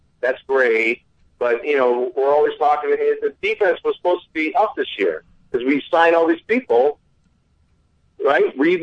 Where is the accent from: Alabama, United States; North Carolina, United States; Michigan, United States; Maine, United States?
Maine, United States; Being down here in Virginia, and being from New England, I'm actually from Maine, but I grew up being a Pats fan